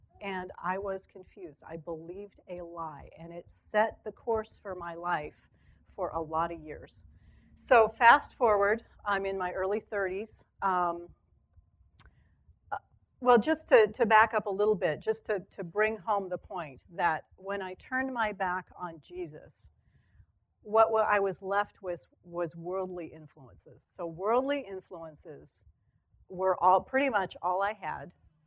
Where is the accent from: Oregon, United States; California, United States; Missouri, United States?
Oregon, United States; Corvallis; I was raised here in Corvallis. It was the 1960s.